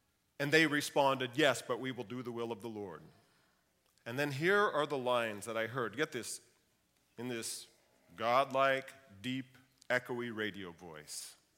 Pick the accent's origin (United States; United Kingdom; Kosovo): United States; California; I've been pastoring in my home country, Humboldt County, and now I'm exploring whether God is leading my family and I to Lodi.